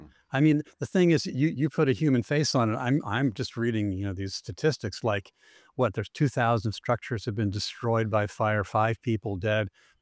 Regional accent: California, United States; I grew up in Orange County for at least part of my younger years

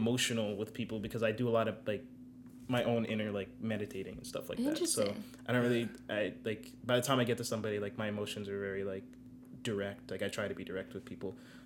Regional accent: New Jersey, United States; from Jersey.

